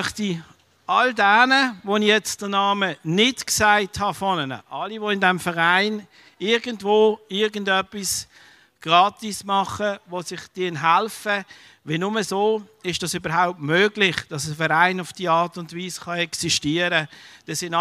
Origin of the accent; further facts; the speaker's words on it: Aesch, Basel-Landschaft, Switzerland; Ich bin hier in Asch aufgewachsen, ich bin hier in die Schule gegangen